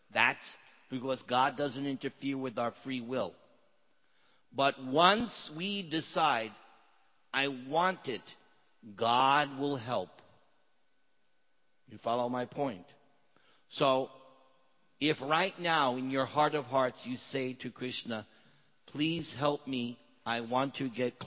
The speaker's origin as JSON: {"language": "English", "region": "New York", "country": "United States", "moved": "yes", "said": "For instance, I'm originally from New York. So when you're from New York, you think, oh, there's nothing better than New York."}